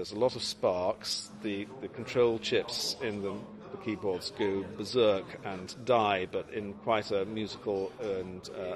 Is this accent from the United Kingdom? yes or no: yes; United Kingdom; The thing is that I'm British